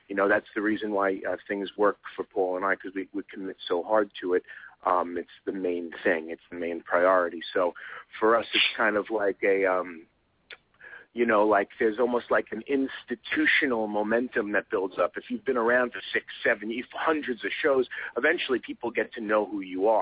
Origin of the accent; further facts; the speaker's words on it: Brooklyn, New York, United States; being from here, from Brooklyn, and it just so happens we are from Brooklyn, born and raised. We didn't, like, migrate to Brooklyn 5 years ago from Rhode Island